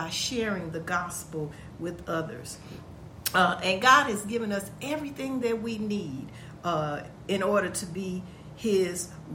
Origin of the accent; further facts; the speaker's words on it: Chicago, Illinois, United States; I grew up in Chicago, and we would pour salt on the ice or the snow